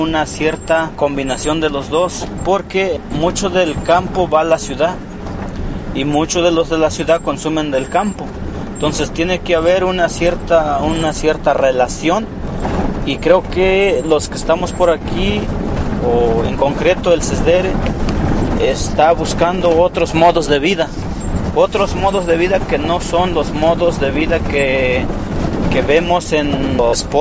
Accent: Ixtacamaxtitlán, Puebla, Mexico; soy del municipio de Iztacamaxtlán.

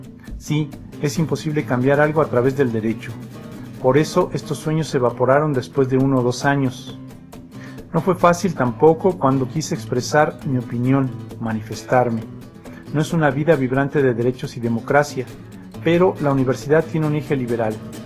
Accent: Nazareth, Northern District, Israel; moved away as an adult; now in Jerusalem; yo soy de Nazaret y cuando empecé a vivir en Jerusalén en 2008, la vida cambió totalmente para mí.

